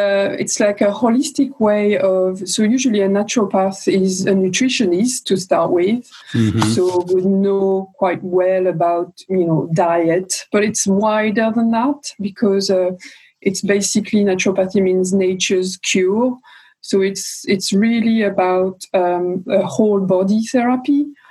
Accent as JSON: {"language": "English", "region": "Normandy", "country": "France", "second_language": "English", "moved": "yes", "lives_now": "Cardiff, United Kingdom", "said": "Yeah, I'm French. I'm actually from Normandy."}